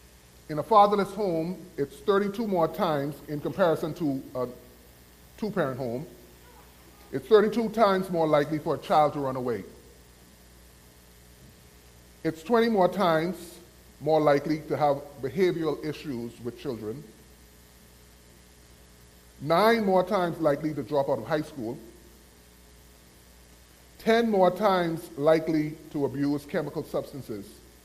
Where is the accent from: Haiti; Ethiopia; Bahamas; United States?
Bahamas; I also have to say a welcome to some folks that I'm from the Bahamas, and they're from the Bahamas